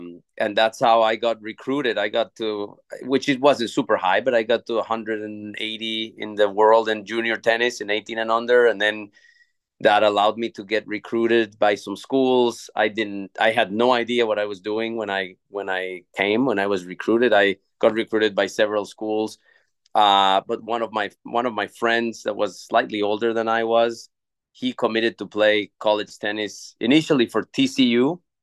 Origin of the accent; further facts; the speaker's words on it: Mexico City, Mexico; English is a second language; I'm originally from Mexico City, and I started playing tennis when I was 12 years old.